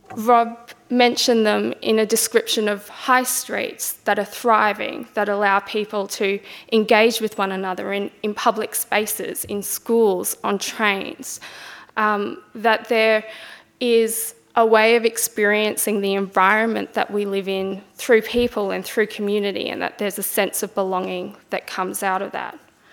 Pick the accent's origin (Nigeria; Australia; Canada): Australia; now in Melbourne, Australia; I grew up in Townsville in Adelaide and spent nearly 10 years living in the inner city here in Melbourne